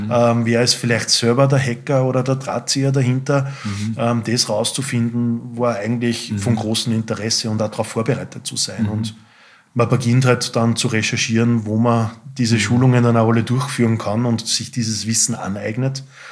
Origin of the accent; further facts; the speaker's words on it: Linz, Upper Austria, Austria; Ich selber bin 43, bin gebürtiges Stallstadtkind aus Linz, bin Vater von 3 Kindern